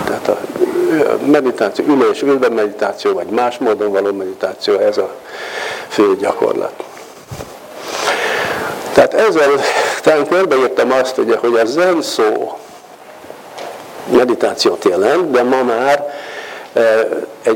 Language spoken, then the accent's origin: Hungarian; Hungary; mert hiszen ugye magyarok vagyunk